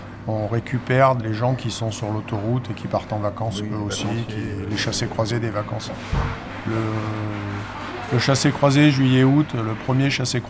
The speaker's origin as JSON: {"language": "French", "town": "Cublac", "region": "Nouvelle-Aquitaine", "country": "France", "said": "D'origine, je suis de Cublac, c'est à côté de Terrasson, donc c'est pas très loin."}